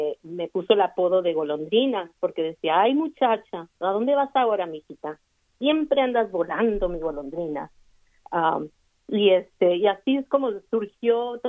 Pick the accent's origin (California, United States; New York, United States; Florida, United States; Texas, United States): California, United States; como artista chicana, mestiza, fronteriza de California